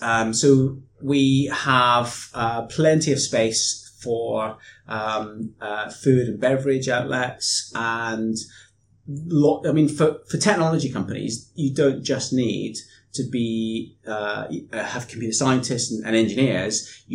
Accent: Scotland, United Kingdom; moved away as an adult; now in Cheltenham, United Kingdom; studied electronic engineering up in Scotland, where I'm from. You can probably hear a little bit of my accent. And I came down to Cheltenham as a new graduate to work for government as an engineer.

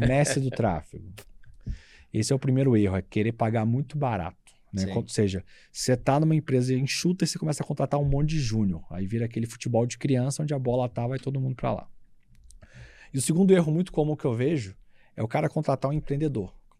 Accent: Rio de Janeiro, Brazil; Sou carioca, vou falar a palavra mesmo.

